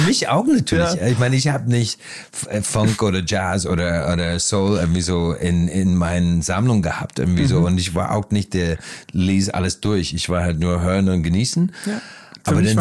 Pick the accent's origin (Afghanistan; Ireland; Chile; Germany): Ireland; German is a second language; Ich habe das in meiner Jugend in Irland in kleine Dörfer in einer Kneipe